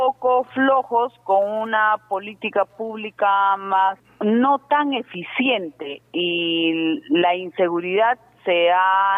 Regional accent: Peru; primeramente sentirnos orgullosos como peruanos, es hermoso

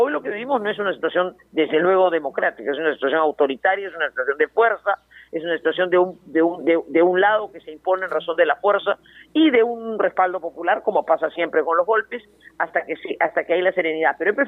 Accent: Peru; mi pesar como peruana

